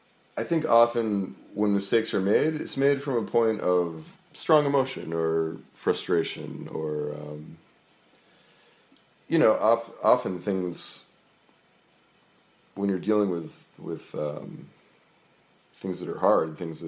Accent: Merrimack, New Hampshire, United States; I grew up in New Hampshire in Merrimack, New Hampshire. It was very non-diverse.

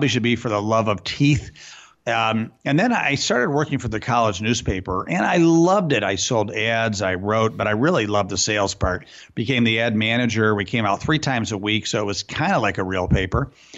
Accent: Rochester, New York, United States; So I started a magazine in Rochester, my hometown, called Next Step Magazine.

